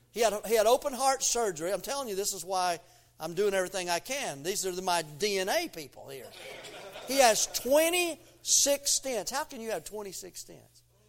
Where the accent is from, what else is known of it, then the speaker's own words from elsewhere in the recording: Tennessee, United States; Now listen, I'm from Tennessee, and so you'd think, well, people from Tennessee are from Confederate, but in that area of where I'm from, they were Union sympathizers